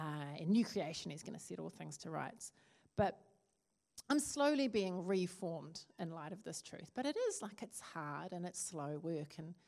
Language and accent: English; Christchurch, Canterbury, New Zealand; My family comes from Norway and from Kaikoura, and I'm born and raised in Christchurch and living back there now.